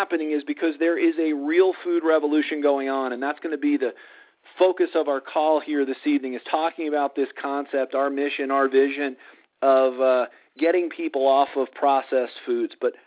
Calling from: Colorado, United States; I'm calling in from Colorado tonight and glad to be with you here this evening.

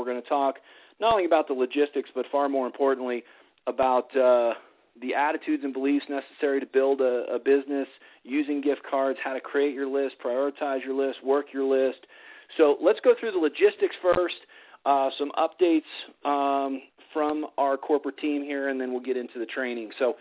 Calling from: Colorado, United States; I'm calling in from Colorado tonight.

